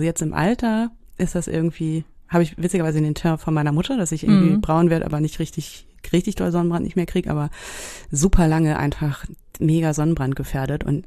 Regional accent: Travemünde, Schleswig-Holstein, Germany; mit meiner Freundin, die ich schon öfter erwähnt habe, mit der ich da auch aufgewachsen bin in Travemünde

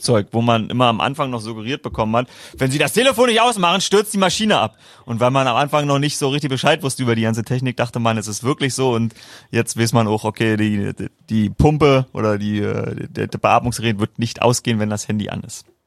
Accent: Brandenburg, Germany; als Brandenburger

